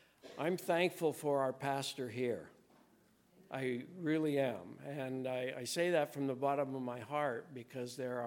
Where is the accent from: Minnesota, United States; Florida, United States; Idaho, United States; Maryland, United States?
Idaho, United States; I am originally from Idaho, and I grew up in southern Idaho. I was number six of seven kids